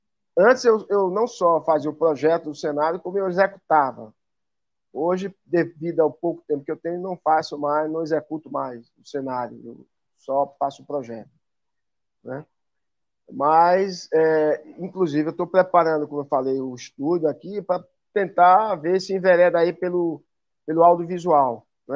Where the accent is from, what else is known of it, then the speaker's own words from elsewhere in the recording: Aracaju, Sergipe, Brazil; Eu, na verdade, eu não cresci lá, cresci em Aracaju, né? Então, sai lá talvez com 3 anos de idade, por aí. Fui criado nos arredores de Aracaju, no que hoje é Vale Santos Dumont, Soledade, Tesouro do Forte. Fui um menino humilde, que morou em sítios.